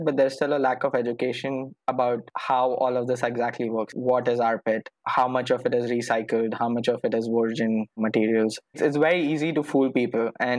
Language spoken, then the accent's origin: English; Navi Mumbai, Maharashtra, India; I grew up in New Bombay, which is a suburb of Mumbai. It's a town of its own. You know, it's treated like a suburb. So I grew up there pretty much all my life.